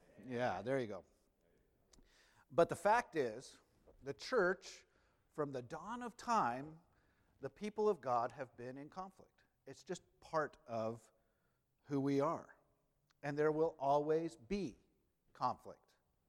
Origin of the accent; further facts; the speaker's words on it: Los Gatos, California, United States; I was went up to Los Gatos, my hometown, for our Hispanic members, Los Gatos.